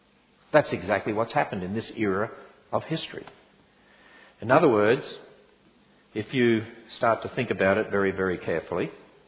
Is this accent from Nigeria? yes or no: no; Australia; I'm an Australian. Australians are pretty blunt.